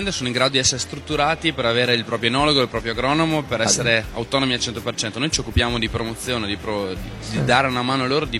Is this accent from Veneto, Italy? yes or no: yes; Verona, Veneto, Italy; Io sono di Verona, 100%.